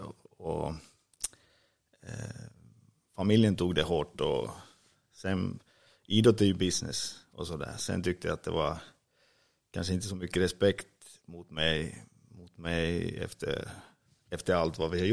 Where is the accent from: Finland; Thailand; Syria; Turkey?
Finland; now in Sweden; det blev lite skit hemma i Finland nu